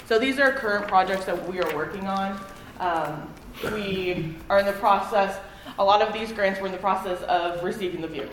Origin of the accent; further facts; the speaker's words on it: Indiana, United States; I'm originally from Southern Indiana. I graduated from University of Southern Indiana in December 21.